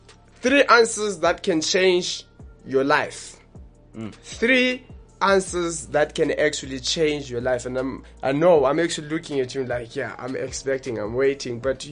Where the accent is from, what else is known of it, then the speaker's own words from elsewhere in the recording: Johannesburg, Gauteng, South Africa; from South Hills, Johannesburg. That's where we're from. We are the guys from Johannesburg, South Africa.